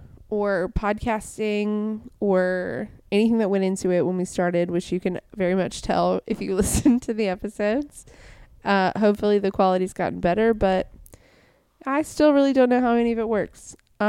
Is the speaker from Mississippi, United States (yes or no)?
yes; Jackson, Mississippi, United States; I'm from Jackson, whatever. And I was like, I'm from Mississippi and I do comedy down there.